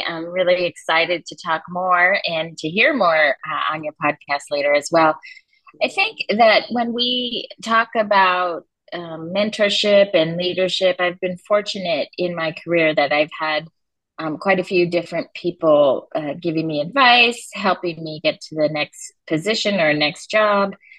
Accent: Los Angeles, California, United States; I grew up in Los Angeles. I'm the daughter of a Japanese American born in an internment camp during World War II

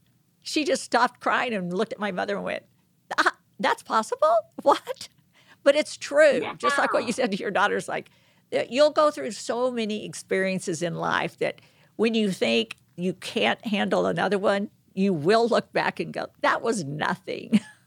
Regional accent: Texas, United States; Listen, I'm from Texas. So any analogy you give that has a rodeo in it, I could completely understand.

